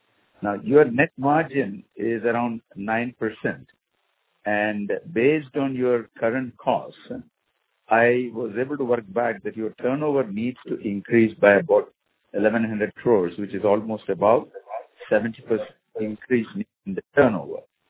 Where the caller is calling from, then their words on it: Oman; Because I'm calling from Oman and there were some line disruptions.